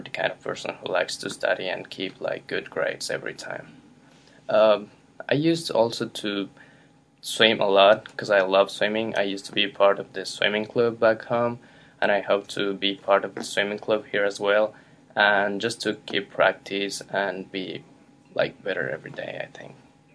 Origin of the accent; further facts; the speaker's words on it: Ecuador; English is a second language; Oh, well, I'm from Ecuador. I was born and raised there.